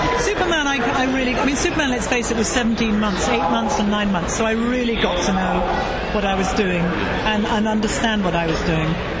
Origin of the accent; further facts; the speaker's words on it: Stratford-upon-Avon, West Midlands, United Kingdom; I'm from Stratford-on-Avon and Shakespeare's country